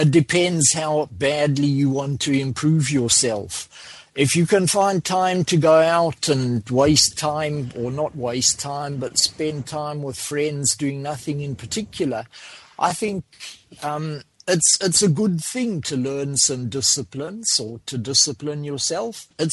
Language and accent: English; Coventry, West Midlands, United Kingdom; I'm from Coventry.